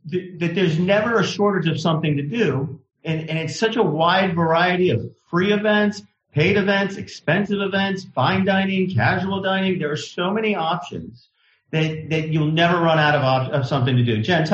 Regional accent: Miami, Florida, United States; And I grew up in Miami, and I lived in all these urban great places, Coconut Grove, up in Delray Beach

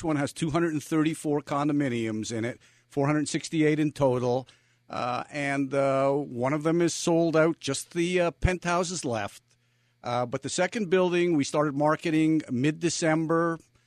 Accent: Montreal, Quebec, Canada; now in Miami, United States; I'm Canadian-born, raised in Montreal, moved to Miami in the late 80s

